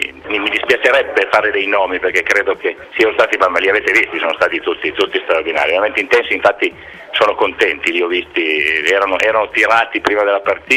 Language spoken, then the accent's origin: Italian; Casale Monferrato, Piedmont, Italy; born there; Io sono nato a Casale Monferrato